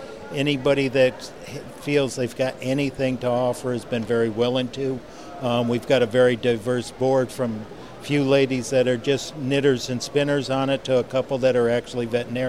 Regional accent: Connecticut, United States; I'm from Connecticut.

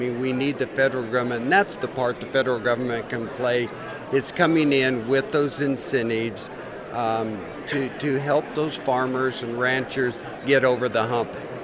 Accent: Hobbs, New Mexico, United States; I hail from Hobbs, New Mexico, southeast corner, agriculture education teacher, 31 years, farmer, rancher, now retired

